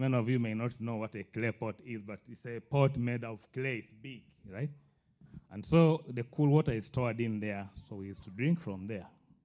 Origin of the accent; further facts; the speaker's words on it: Uganda; When I was in high school, I grew up in Uganda.